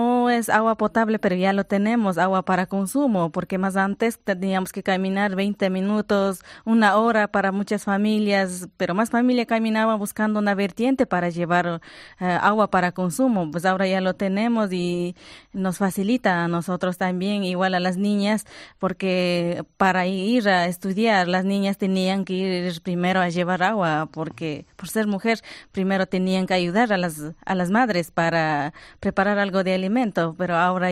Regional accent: Palmira, Chimborazo, Ecuador; Soy de la provincia de Chimborazo, de la parroquia de Palmira, de una comunidad quichua hablante en un porcentaje de 99.7%. Somos indígenas, dedicamos a las actividades agrícolas, pecuarias, criamos animales, cultivamos

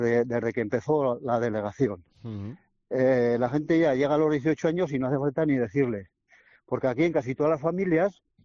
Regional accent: Dicastillo, Navarre, Spain; porque yo soy de Dicastillo y entonces tenemos delegación aquí y soy el delegado yo.

